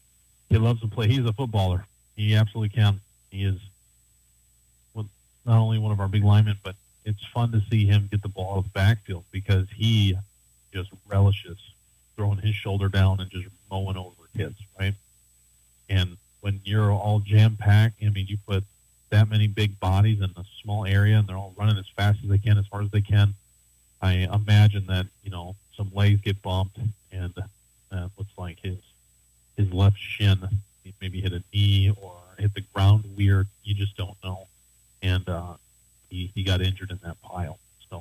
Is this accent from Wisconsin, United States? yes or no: yes; Park Falls, Wisconsin, United States; I'm from Park Falls, you know